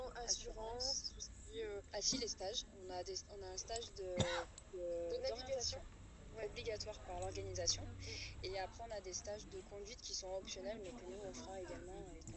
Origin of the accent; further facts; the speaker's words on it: Brive-la-Gaillarde, Nouvelle-Aquitaine, France; nous on est de Brive-la-Gaillarde